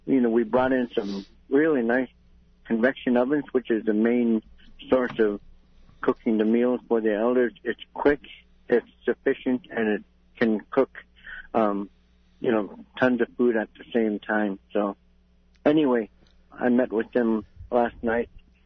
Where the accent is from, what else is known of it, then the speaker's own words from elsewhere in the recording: Bethel, Alaska, United States; here in beautiful downtown Bethel. It's my hometown.